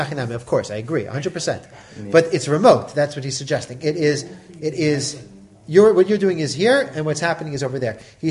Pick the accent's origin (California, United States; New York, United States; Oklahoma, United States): New York, United States; Brooklyn; which growing up in Brooklyn, they when I was younger, they had already had the lights that are motion sensors.